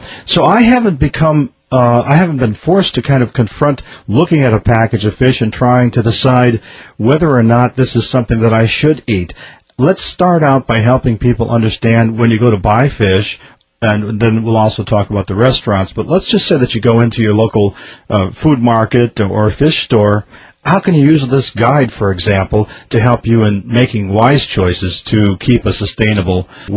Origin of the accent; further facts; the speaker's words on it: Midwest, United States; now in San Diego, United States; I grew up in the Midwest